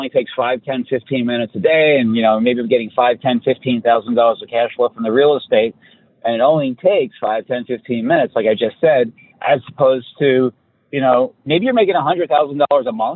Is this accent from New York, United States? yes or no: yes; New York, United States; And I'm a New Yorker. I live in Texas.